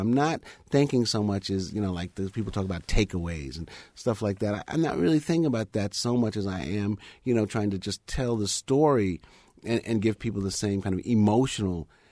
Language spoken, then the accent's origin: English; United States; I'm a black person. I'm American.